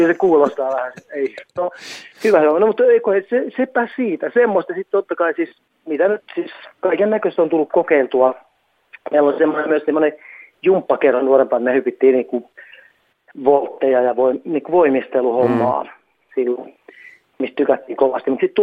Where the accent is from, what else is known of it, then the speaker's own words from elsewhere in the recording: Nurmijärvi, Uusimaa, Finland; Mä oon Nurmijärven kotoisin. Siis se on kumminkin semmoinen myös niin kuin kylä.